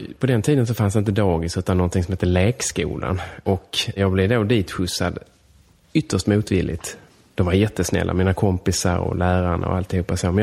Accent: Helsingborg, Skåne, Sweden; jag föddes i Helsingborg. Min mamma kommer därifrån, min pappa kommer därifrån.

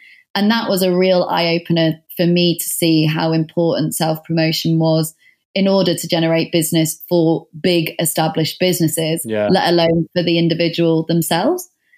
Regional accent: the north of England, United Kingdom; now in London, United Kingdom; yes, I'm from the North. No, I didn't have any creative contacts when I was going through the creative industry.

